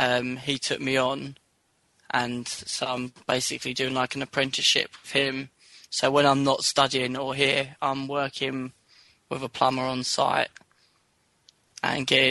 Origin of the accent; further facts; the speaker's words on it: London, United Kingdom; I'm from London and I'm doing the plumbing course.